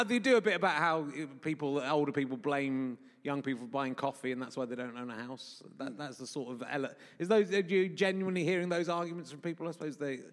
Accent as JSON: {"language": "English", "region": "Yorkshire and the Humber", "country": "United Kingdom", "tie": "born there", "said": "I was born in Yorkshire"}